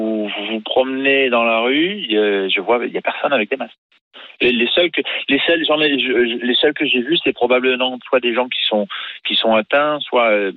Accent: Marseille, Provence-Alpes-Côte d'Azur, France; now in Denmark; j'aimerais venir pouvoir rentrer chez moi à Marseille pour l'été.

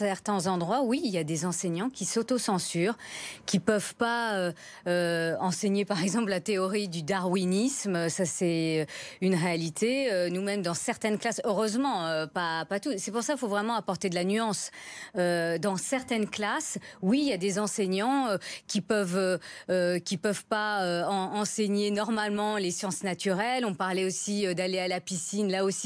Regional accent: France; je suis française de confession musulmane.

